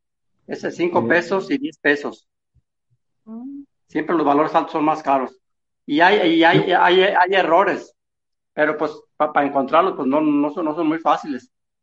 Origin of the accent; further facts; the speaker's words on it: Mexico; Para los millones que somos de mexicanos, son muy pocas las emisiones que hace México.